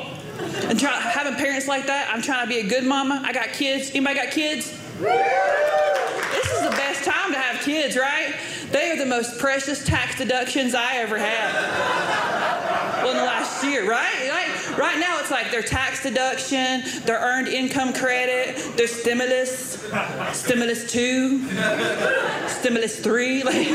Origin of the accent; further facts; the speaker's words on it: North Carolina, United States; Look, y'all, I am from North Carolina.